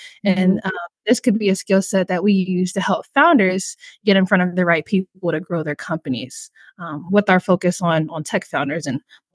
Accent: Cincinnati, Ohio, United States; now in Louisville, United States; So I am from Cincinnati, Ohio, from the Midwest.

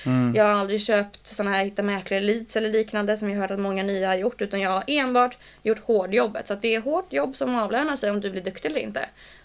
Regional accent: Stockholm, Stockholm County, Sweden; Nu säljer jag ju mest i Bromma som sagt, för det är där jag är born and raised, så att jag är väldigt partisk till Bromma som stadsdel.

